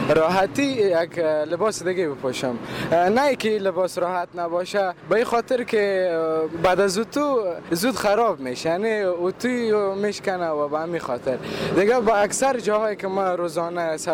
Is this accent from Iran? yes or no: no; Herat, Afghanistan; ولایت ما در زون غرب هرات